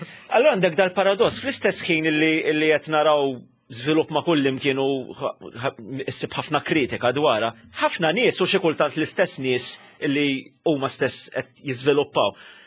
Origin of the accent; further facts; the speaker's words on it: Sliema, Central Region, Malta; jien minn Taslima, meta sar il-promenad ta' Taslima u ġie modernizzat kollu